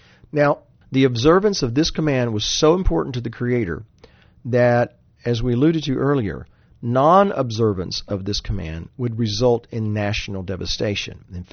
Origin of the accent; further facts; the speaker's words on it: United States; And so I'd like to point out here, as an American